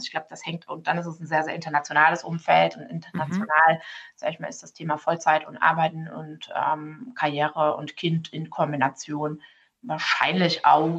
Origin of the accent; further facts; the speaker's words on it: Saarland, Germany; born there; Ich komme gebürtig aus dem Saarland.